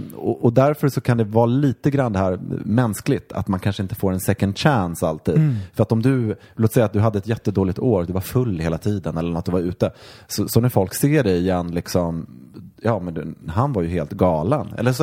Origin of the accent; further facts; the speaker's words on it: Mora, Dalarna County, Sweden; när jag växte upp i Mora.